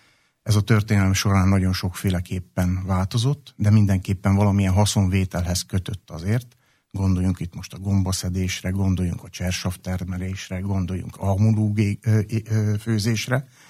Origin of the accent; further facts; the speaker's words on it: Véménd, Baranya, Hungary; Én Véménről származom, ahol a falu határában egyből ott van az erdő, és a gyerekkoromban biciklivel, gyalog nagyon sokat jártam azokat az erdőket